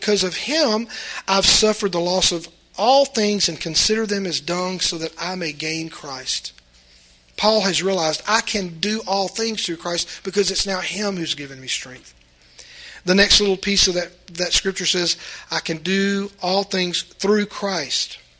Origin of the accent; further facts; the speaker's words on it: Mississippi, United States; I come from South Mississippi and, you know, I've called myself redneck many years.